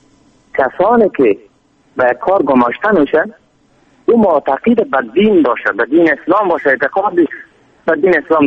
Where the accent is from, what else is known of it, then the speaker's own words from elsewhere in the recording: Afghanistan; born there; در افغانستان به دنیا آمدیم